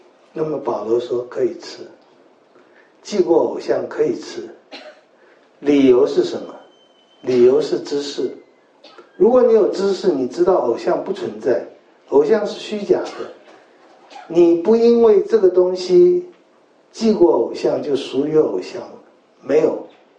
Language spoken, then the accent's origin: Chinese; China; 我们中国人真的我觉得不认识真理，所以很不自由。